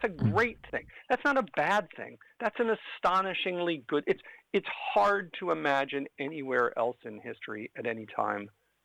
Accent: New York, United States; Chuck Schumer from my home state of New York

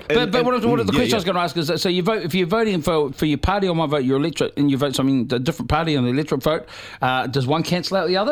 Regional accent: New Zealand; I'm a New Zealander.

